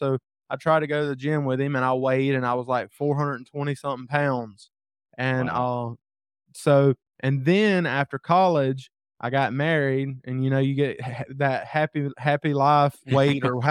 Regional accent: the South, United States; growing up in the South, we ate tons of fried food and country food

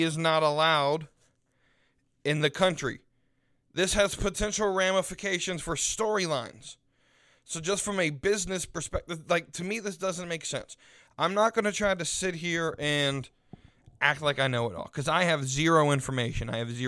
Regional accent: United States; As a Westerner, as an American, I think we take for granted.

